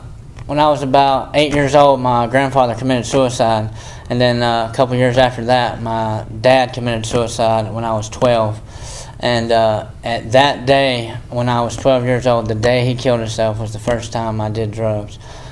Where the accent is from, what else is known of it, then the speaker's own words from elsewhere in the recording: North Carolina, United States; I'm from Chatham County, small town. I grew up in church just like this my whole life.